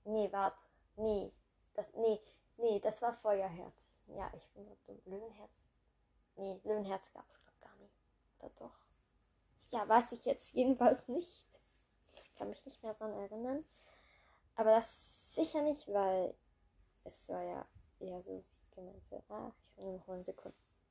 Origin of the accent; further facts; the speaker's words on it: Switzerland; Ich war gerade verwirrt, weil ich komme ja aus der Schweiz. Da wären das 50 Rappen, 25 Rappen, 1 Franken und 2 Franken.